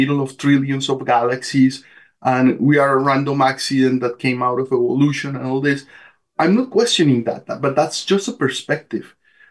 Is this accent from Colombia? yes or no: yes; Colombia; so I grew up in Colombia.